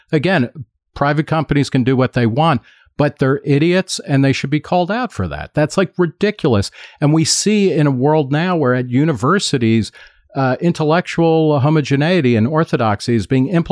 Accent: New Jersey, United States; and I'm from New Jersey, it's showing

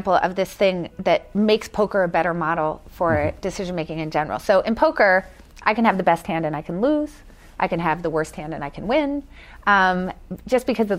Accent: Philadelphia, Pennsylvania, United States; Well, I'm from Philadelphia, okay.

